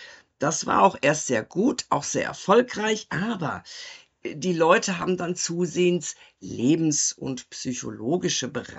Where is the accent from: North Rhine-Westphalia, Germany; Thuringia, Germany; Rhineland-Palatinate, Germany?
North Rhine-Westphalia, Germany; born there; ich wurde 1961 in Nordrhein-Westfalen geboren und lebe jetzt mit meinem Mann und unserem Kater, der der eigentliche Beherrscher hier des Hauses ist, in Baden-Württemberg.